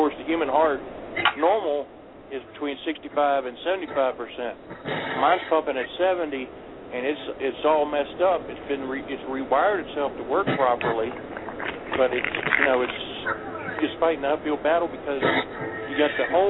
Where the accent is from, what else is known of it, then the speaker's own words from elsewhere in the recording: Thomasburg, Virginia, United States; I'm from Thomasburg, Virginia. I'm not too far from where you was in Greenfield Hill.